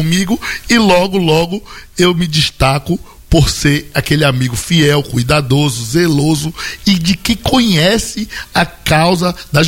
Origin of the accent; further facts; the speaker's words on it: Salvador, Bahia, Brazil; seria horroroso para mim sair do bairro onde eu nasci e me criei